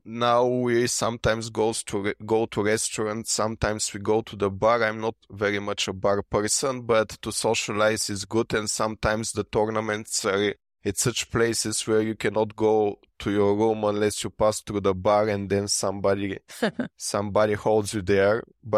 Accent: Bulgaria; English is a second language; I'm from Bulgaria, and Bulgaria used to be a communistic country

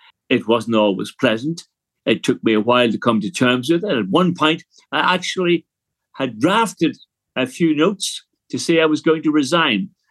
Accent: Northern Ireland, United Kingdom; accent: South Armagh; Remember, I was coming from South Armagh, and I had a certain way of talking, local accent and that type of thing.

